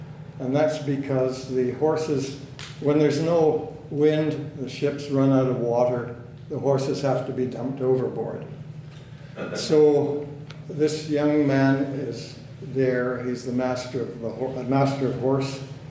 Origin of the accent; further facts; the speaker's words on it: British Columbia, Canada; I grew up on the West Coast, and all of these glass bowls, these fishing floats from Japanese fishing boats, ended up on the coast in BC.